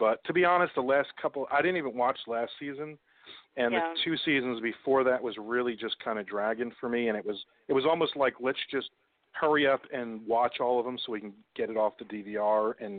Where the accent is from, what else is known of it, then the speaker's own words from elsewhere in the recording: New Jersey, United States; I'm originally from New Jersey, but I'm a huge Red Sox fan.